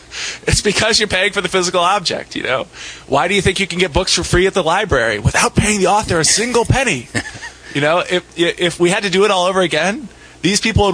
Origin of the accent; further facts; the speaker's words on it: Ohio, United States; I grew up in Ohio.